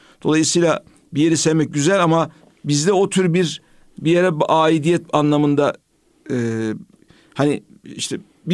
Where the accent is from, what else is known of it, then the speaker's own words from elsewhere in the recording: Merzifon, Amasya, Turkey; also born or lived in Vezirköprü; Vezirköprülüyüm. Ama tabii Vezirköprü'de doğdum sadece. Merzifon'da büyüdüm. Babam memur olduğu için Anadolu'nun muhtelif bölgelerinde bulunduk.